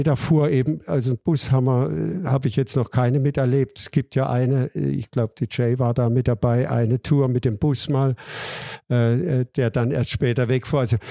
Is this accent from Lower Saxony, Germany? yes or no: no; Baden-Württemberg, Germany; ich komme ja aus Baden